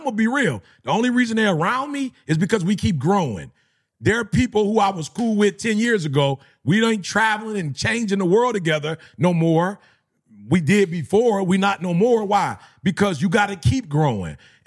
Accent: Chicago, Illinois, United States; also born or lived in Detroit, Michigan; I'm from Chicago. Then we moved to Detroit.

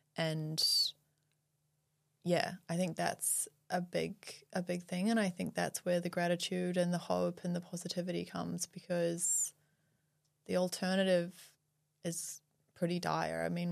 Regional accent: New Zealand; We're obviously from New Zealand, so we have a lot of, yeah, like family and friends in New Zealand as well as here.

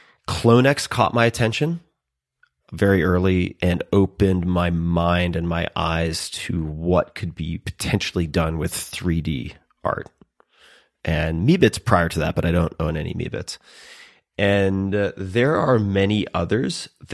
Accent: New York, United States; Hopefully, I'm from Long Island. I apologize.

